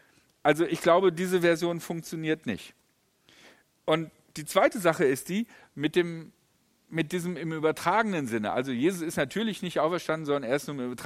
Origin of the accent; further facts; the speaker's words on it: Essen, North Rhine-Westphalia, Germany; Aldi ist eine Essener Firma, ich komme ja aus Essen.